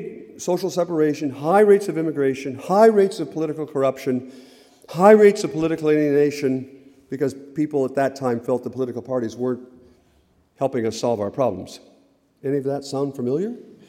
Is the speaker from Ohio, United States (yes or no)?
yes; Port Clinton, Ohio, United States; when I was growing up in Port Clinton and my parents talked about doing things for our kids